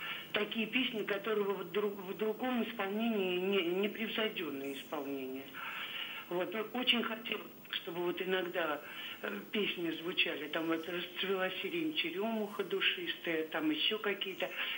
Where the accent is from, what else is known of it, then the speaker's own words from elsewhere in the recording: Saint Petersburg, Russia; Я из Санкт-Петербурга.